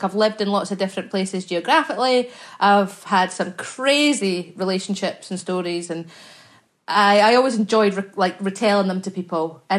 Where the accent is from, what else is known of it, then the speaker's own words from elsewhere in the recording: Scotland, United Kingdom; I'm Scottish. We say it like it's nothing.